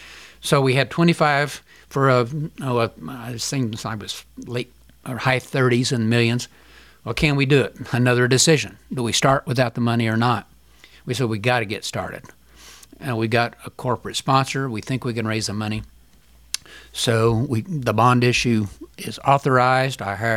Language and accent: English; Tulsa, Oklahoma, United States; I'm from the Tulsa area.